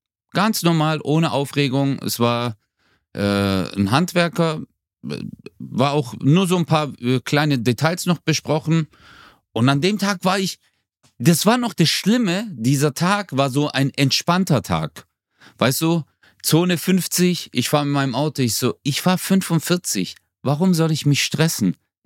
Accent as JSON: {"language": "German", "town": "Gelsenkirchen", "region": "North Rhine-Westphalia", "country": "Germany", "tie": "born or raised there", "said": "Und ich bin ja in Gelsenkirchen aufgewachsen."}